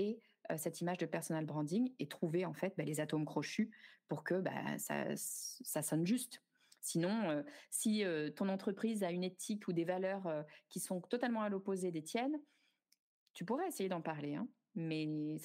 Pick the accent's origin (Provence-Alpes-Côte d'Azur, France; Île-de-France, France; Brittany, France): Île-de-France, France; Paris; vis à Paris. Je suis sur le point de déménager et de changer de vie pour partir vivre à la campagne, parce que je suis une Parisienne qui n'a pas de peau.